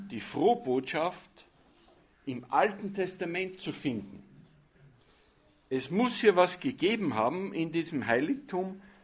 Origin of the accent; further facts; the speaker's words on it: Salzburg, Austria; ich habe meine Jugend, meine Kindheit in der Gemeinde in Salzburg verbracht